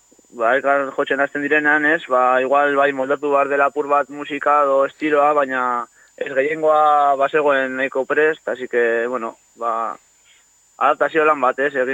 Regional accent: Orduña, Basque Country, Spain; ni Urduñakoa naiz, alboko herri batekoa

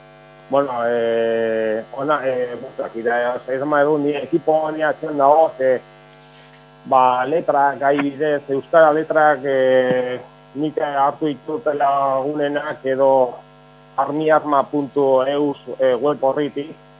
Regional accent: Pamplona, Navarre, Spain; Boa, ni Iruñakoa naiz, eta hainbat taldetan joan nindut

